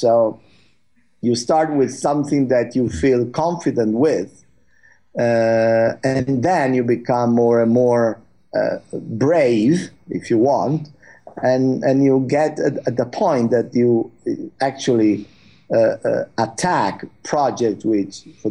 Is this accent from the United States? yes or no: no; Turin, Piedmont, Italy; Actually, I'm from Turin, which is north west of Italy